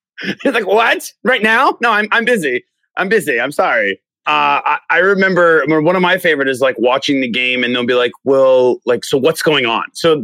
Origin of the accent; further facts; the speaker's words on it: Tucson, Arizona, United States; I do think back and consider myself pretty fortunate to where I grew up in growing up in Tucson